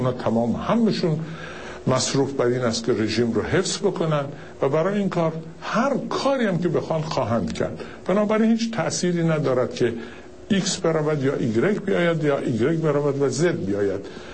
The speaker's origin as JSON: {"language": "Persian", "country": "Iran", "said": "ما ایرانی هستیم،"}